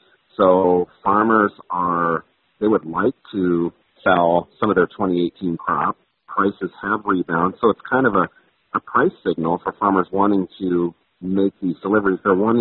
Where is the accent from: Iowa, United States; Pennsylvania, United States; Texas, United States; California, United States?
Iowa, United States; I'm from Central Iowa, so I experienced kind of the challenges, from that flooding event.